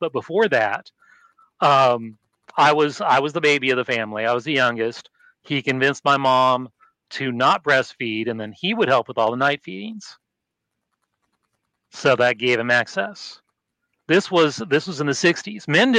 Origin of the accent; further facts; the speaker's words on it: Oregon, United States; I grew up in Oregon and this is where this was from.